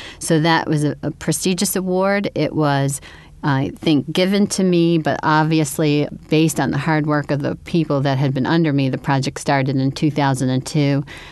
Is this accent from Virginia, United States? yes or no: no; Buffalo, New York, United States; born there; I was born in Buffalo, and I was born into an immigrant, first-generation Italian family, had a lot of family history and community.